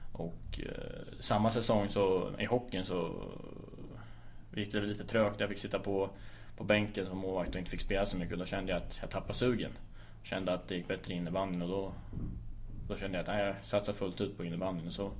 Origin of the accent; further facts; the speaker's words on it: Nora, Örebro County, Sweden; Jag är född här i Örebro på USA. Har bott i Nora fram tills jag var... Jag tror jag var flyttade hemifrån när jag var 20. Flyttade till Örebro då